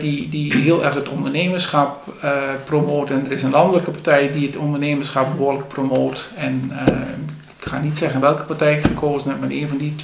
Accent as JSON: {"language": "Dutch", "region": "Overijssel", "country": "Netherlands", "tie": "born there", "said": "Ik ben een geboren Sallander en Ommen is toch een mooi deel van Salland."}